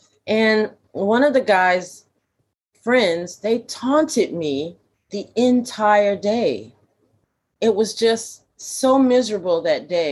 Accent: United States; now in United Kingdom; and I'm coming from the States, and, you know, there's a sense of community or Black community.

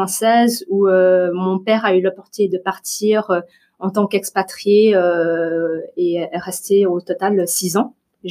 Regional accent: Switzerland; born there; donc je suis suisse d'origine vietnamienne, donc née en Suisse, avec un passeport suisse.

